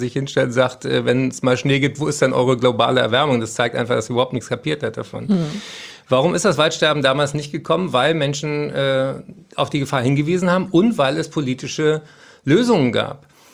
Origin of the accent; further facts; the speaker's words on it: Berlin, Germany; ich bin ja Berliner